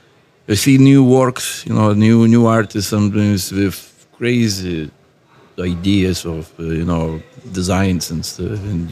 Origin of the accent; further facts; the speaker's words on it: Lithuania; English is a second language; also born or lived in Ireland; I'm artist from Lithuania, worked in Ireland for the last 15 years, back to Lithuania now for the last 3 years